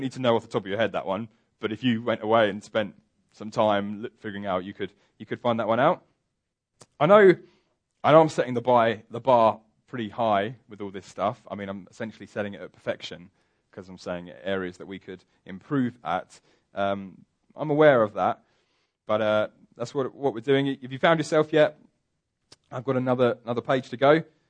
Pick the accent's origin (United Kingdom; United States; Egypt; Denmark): United Kingdom; England; I know we're English, so none of us like to do that kind of thing.